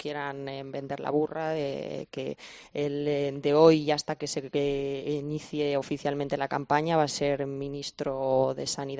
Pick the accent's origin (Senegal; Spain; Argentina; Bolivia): Spain; Valladolid, Castile and León; Yo soy de Valladolid